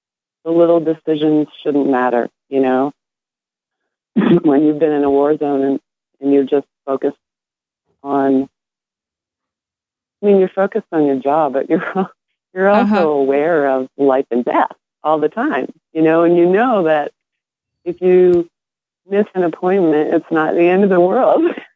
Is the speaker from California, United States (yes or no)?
no; Minnesota, United States; I grew up in Minnesota, and I'm an artist, but I made my living as an archaeologist for many years.